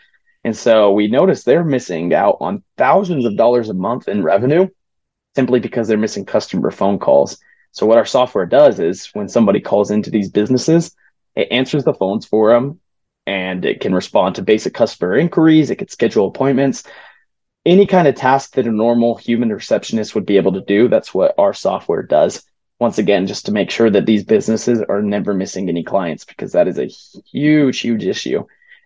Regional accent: California, United States; also born or lived in Brazil / Texas, United States / Tennessee, United States / Florida, United States; I grew up in Southern California, but since then, I've had the amazing opportunity to live kind of all over the place.

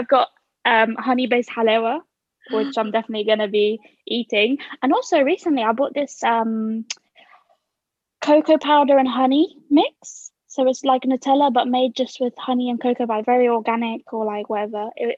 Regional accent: Egypt; now in England, United Kingdom; We had, like, the growing up in Egypt, Egyptian Ramadan, and then we had the English Ramadan when we first moved here

